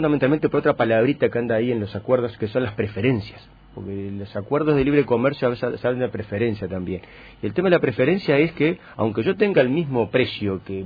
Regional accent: Uruguay; Ojalá, como uruguayo, lo reitero

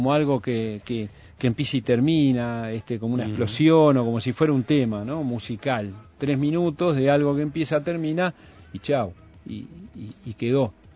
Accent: Montevideo, Uruguay; Si yo soy uruguayo, montevideano, ¿no?

